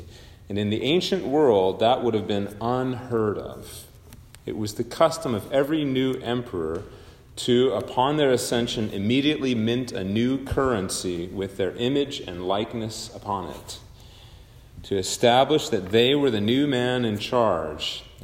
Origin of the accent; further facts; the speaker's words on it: Canada; And I remember growing up in Canada